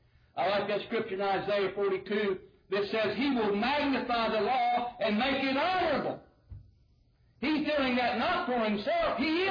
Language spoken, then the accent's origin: English; Rocky Mountains, United States; I grew up in the Rocky Mountains and grew up a Mormon.